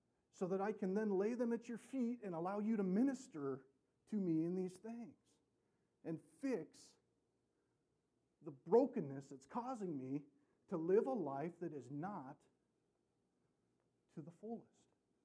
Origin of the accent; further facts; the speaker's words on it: United States; You know, I mean, heck, I grew up in America.